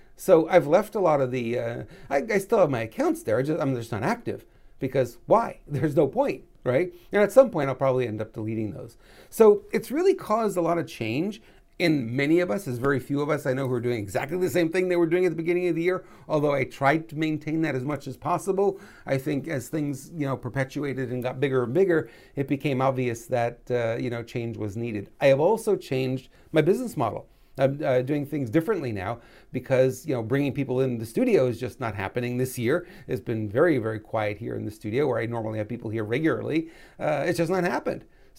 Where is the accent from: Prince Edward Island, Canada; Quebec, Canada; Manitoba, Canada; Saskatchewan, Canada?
Quebec, Canada; Montreal; when I grew up in Montreal